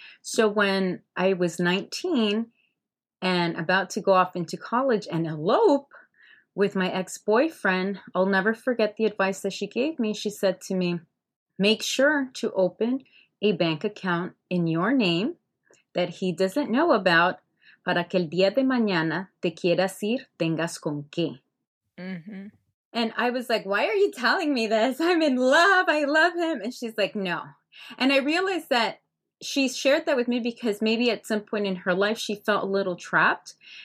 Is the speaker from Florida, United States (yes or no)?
yes; Hialeah, Florida, United States; I grew up in Hialeah, Florida, and out there, there was a flea market, Pulguero.